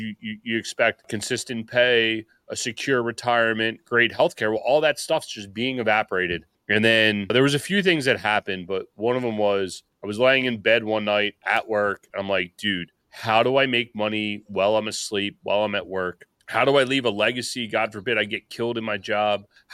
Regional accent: Pennsylvania, United States; We grew up outside of Philadelphia.

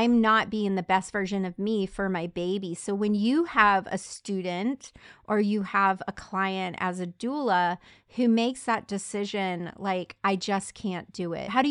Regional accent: Florida, United States; moved away as an adult; I moved away from my community, from my family. And this is before the internet, really. And I moved from Florida to a small town in Tennessee. And I was this city girl

